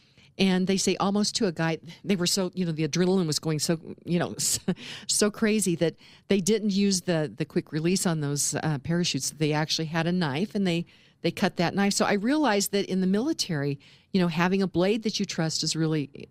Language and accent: English; Lone Tree, Colorado, United States; I'm starting to hear rumblings in my hometown of Lone Tree that they might want to raise taxes there.